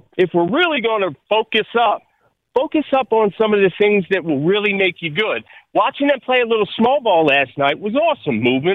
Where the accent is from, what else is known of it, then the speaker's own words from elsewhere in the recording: Glenolden, Pennsylvania, United States; because I'm from Delco. Born and raised in Glen Olden. Used to walk to the McDade Mall.